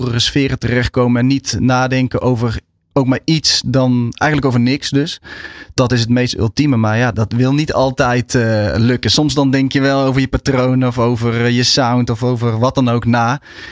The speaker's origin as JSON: {"language": "Dutch", "region": "North Brabant", "country": "Netherlands", "said": "Want ik kom uit Brabant en daar kreeg je niet zomaar drumles."}